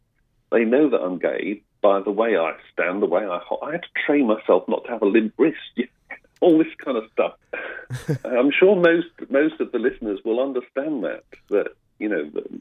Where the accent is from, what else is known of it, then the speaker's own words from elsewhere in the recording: United Kingdom; moved away as an adult; I'm a migrant, as you probably can hear from my accent. And I came from the UK.